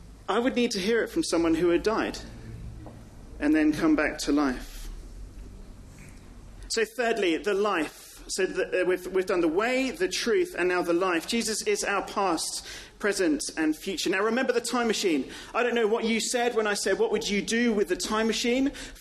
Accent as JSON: {"language": "English", "region": "England", "country": "United Kingdom", "said": "I think, as English people, do it."}